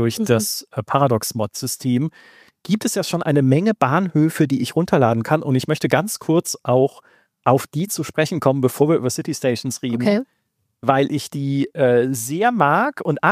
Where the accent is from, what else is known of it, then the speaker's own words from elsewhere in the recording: Baden-Württemberg, Germany; typischer alter Regionalbahnhof mit dem Wappen von Baden, meiner Heimat, auf der Fassade.